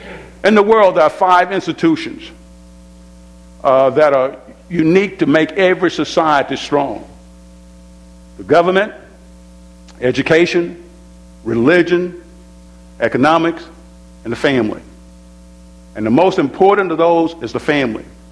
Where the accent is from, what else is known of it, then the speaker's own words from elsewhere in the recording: Tupelo, Mississippi, United States; I think back as a teenager, growing up in Tupelo, Mississippi, and at that time, in the 70s, I saw some transitions occurring in the family.